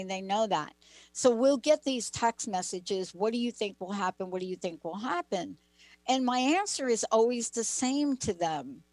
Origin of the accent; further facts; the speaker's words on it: East Coast, United States; Linda and I both grew up on the East Coast.